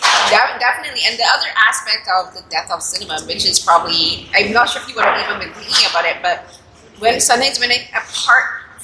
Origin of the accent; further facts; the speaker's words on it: Barbados; like I'm from Barbados, so like Barbados, we have two main theater cinema theaters. And we have a drive-in theater